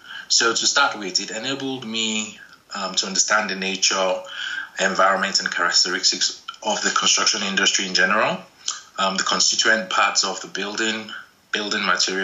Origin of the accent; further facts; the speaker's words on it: Nigeria; As a young child, kind of growing up in Nigeria, which is a country with massive infrastructure and building needs